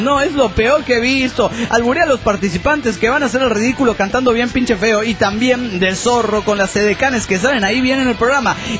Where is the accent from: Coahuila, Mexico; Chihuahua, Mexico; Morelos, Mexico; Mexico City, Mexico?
Chihuahua, Mexico; Parral; de Parral de Chihuahua, México.